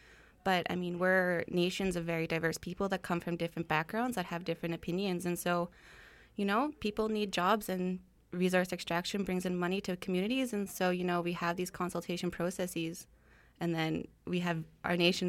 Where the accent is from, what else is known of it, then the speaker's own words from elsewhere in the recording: British Columbia, Canada; I'm Métis from Northern BC.